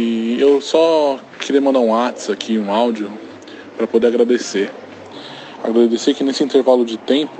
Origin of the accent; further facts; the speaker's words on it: São Paulo, Brazil; sou de São Paulo, tenho 25 anos.